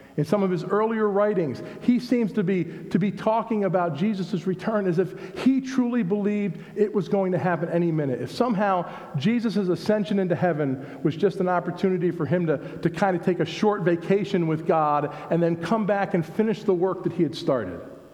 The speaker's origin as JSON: {"language": "English", "region": "New Jersey", "country": "United States", "tie": "born or raised there", "said": "we were at a facility in my hometown in New Jersey."}